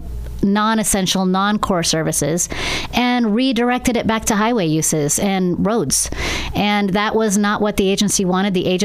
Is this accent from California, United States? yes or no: no; Oregon, United States; Oregon is a state that is extraordinary. It's my home state. I love it here.